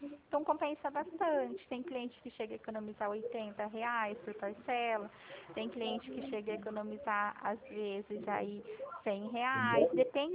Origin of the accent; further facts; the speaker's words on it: Pirassununga, São Paulo, Brazil; Eu sou da cidade de Pirassununga.